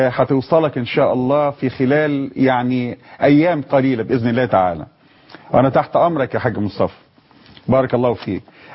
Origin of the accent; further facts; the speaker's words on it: Egypt; كلمة عندنا كمصريين بنقولها دايما ربنا يسهل